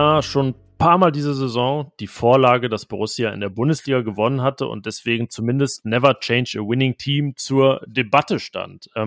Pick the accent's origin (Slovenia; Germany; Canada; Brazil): Germany; North Rhine-Westphalia; ich als Niederrheiner